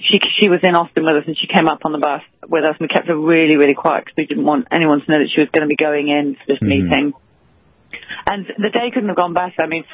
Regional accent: United Kingdom; accent: British; he didn't understand my British accent at all.

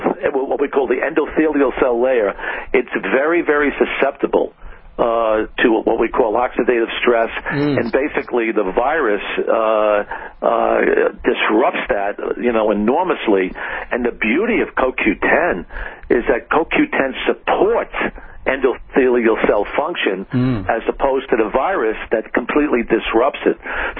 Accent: New England, United States; I grew up in New England. I was a heart specialist in New England.

